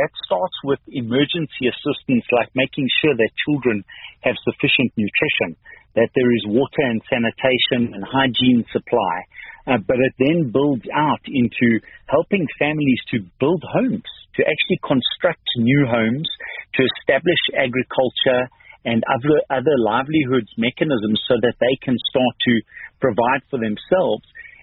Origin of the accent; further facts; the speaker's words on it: South Africa; I think we as a South African nation need to realize that this is a potential risk to us as a nation as well